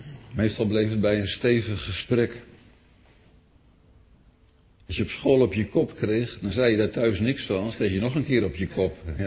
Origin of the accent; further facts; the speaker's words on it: Netherlands; We vonden onszelf als Nederlanders ook wel relaxed. Wij konden ook een beetje ongeorganiseerd leven.